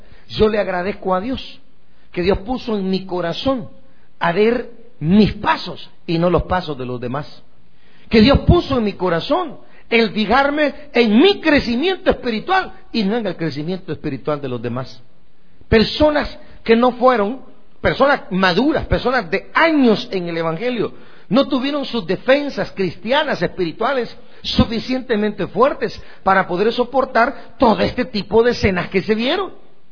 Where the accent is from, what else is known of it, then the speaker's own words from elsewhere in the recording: Guatemala; Recuerdo de que pues en mi pueblo y en Guatemala los cultos eran a las 9, las 10 de la mañana.